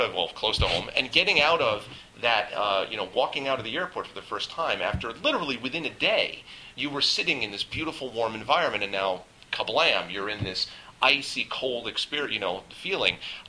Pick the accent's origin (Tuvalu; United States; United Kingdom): United Kingdom; England; I grew up in England.